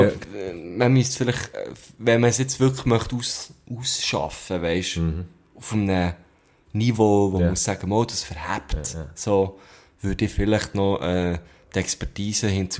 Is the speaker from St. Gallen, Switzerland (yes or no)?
no; Thun, Bern, Switzerland; now in Bern, Switzerland; ich liebe ja Thun auch, meine Heimatstadt, und Bern auch, meine jetzige Heimat eigentlich.